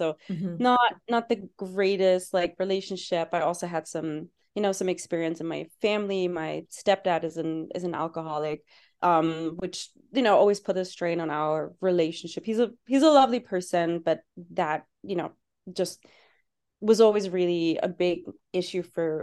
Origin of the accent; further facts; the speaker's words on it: Germany; English is a second language; So first of all, I am German. Lots of people always like wonder where my accent is from. I hear like lots of weird stuff, Hawaii, Midwest. No, I'm German. Okay. Lost my accent at some point, but everyone always asks.